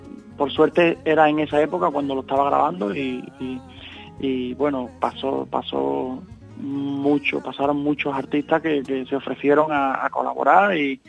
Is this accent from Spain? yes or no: yes; Huelva, Andalusia, Spain; Entonces nací en Huelva, viví mucho tiempo en Huelva y también viví en mi pueblo. Y mi pueblo, bueno, es de la zona del Andévalo onubense